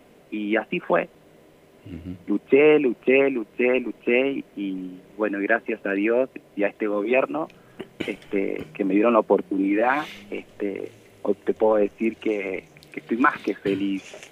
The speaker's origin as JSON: {"language": "Spanish", "town": "Catriló", "region": "La Pampa", "country": "Argentina", "tie": "born there", "said": "Yo nací acá en Catriló, sí."}